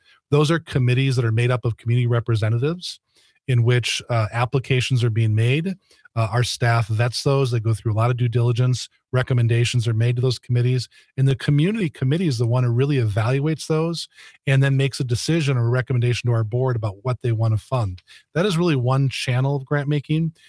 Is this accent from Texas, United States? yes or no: no; Green Bay, Wisconsin, United States; also born or lived in West Coast; I lived on the West Coast for a period of time, but I was recruited to come back to Green Bay, my hometown